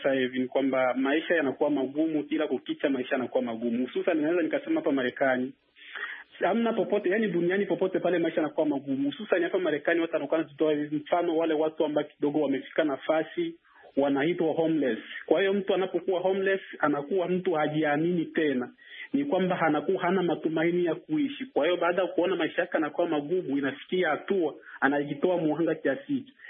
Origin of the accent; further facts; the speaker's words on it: DR Congo; hususan kama nchi yetu Kongo